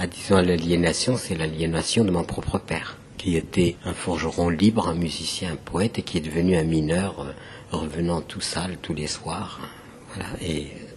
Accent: the south, Algeria; also born or lived in Paris, France; now in France; je suis originaire du sud de l'Algérie. J'ai vécu donc en France et à Paris en particulier.

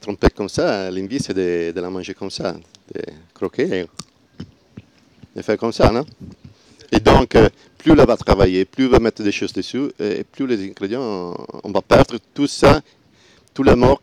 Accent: Venice, Veneto, Italy; French is a second language; De Venise.

